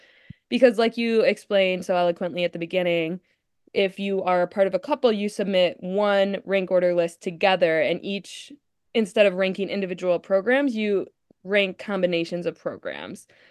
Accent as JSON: {"language": "English", "region": "Illinois", "country": "United States", "said": "Like you mentioned, we're both from Chicagoland area. Our family's here."}